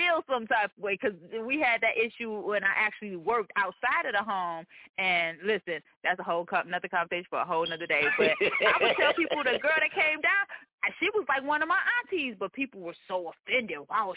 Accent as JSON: {"language": "English", "region": "Michigan", "country": "United States", "also_born_or_lived": "Arizona", "said": "And I haven't found that anywhere I've lived. Arizona, and I'm from Michigan."}